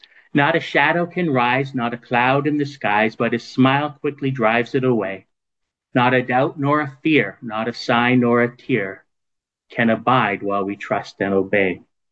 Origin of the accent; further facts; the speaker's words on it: Toronto, Ontario, Canada; there was a preacher who was speaking at the assembly I grew up in Toronto